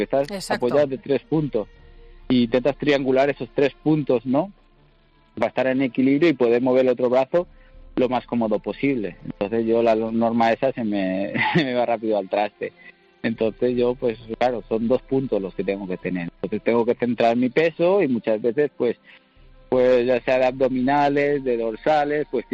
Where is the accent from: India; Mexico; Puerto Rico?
India; born or raised there